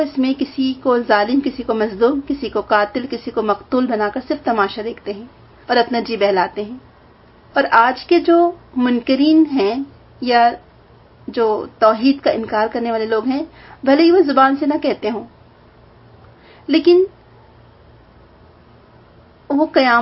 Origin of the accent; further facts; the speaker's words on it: India; چونکہ ہم لوگ ہندوستان سے تعلق رکھتے ہیں آپ کو معلوم ہوگا کہ بھگوان کی لیلا کہتے ہیں نا وہ لوگ